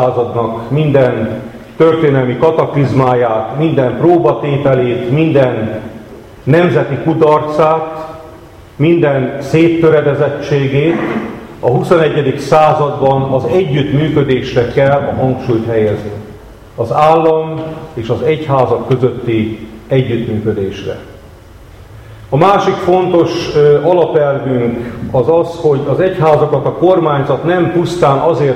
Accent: Transdanubia, Hungary; mert dunántúli vagyok, mert református vagyok

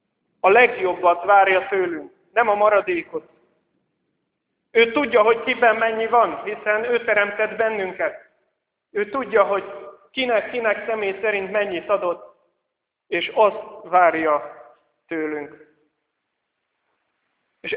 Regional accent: Budapest, Hungary; és pestiként mondom ezt

